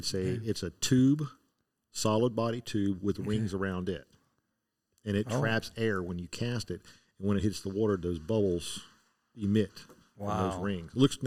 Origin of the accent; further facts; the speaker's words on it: Orlando, Florida, United States; Well, the thing is I was born and raised in Florida.